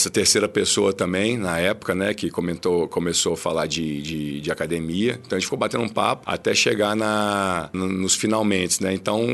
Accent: Belo Horizonte, Minas Gerais, Brazil; Somos de Belo Horizonte.

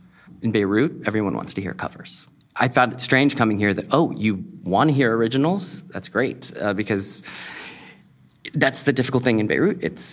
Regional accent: United States; Because again, growing up in the United States, nobody looked at me and was like, oh, you're American. Or if I'd say I'm American, they'd be like, where are you really from? Like, America.

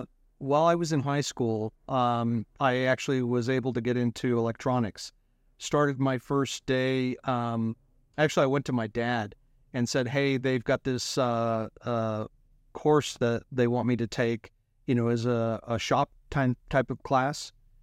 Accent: Denver, Colorado, United States; So, and I'm from Denver.

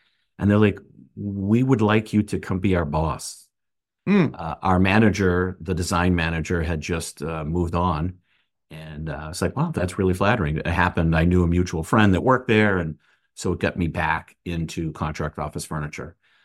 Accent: Lewiston, Maine, United States; I'm originally born and raised in Lewiston, Maine. So I learned to be outdoorsy then.

